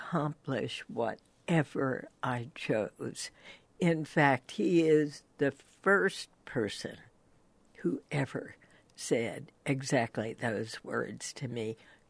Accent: Washington, District of Columbia, United States; born there; as the daughter, of course I was born here in Washington, but as the daughter of Arab immigrants

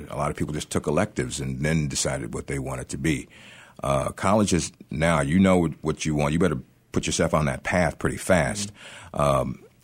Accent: Dallas, Texas, United States; I think proximity. I mean, I grew up in Dallas and you know, back then, and I was looking around for a college I could afford.

